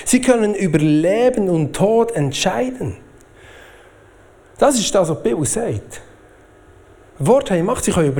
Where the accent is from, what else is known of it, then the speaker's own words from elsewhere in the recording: Switzerland; ich weiss, wir sind Schweizer.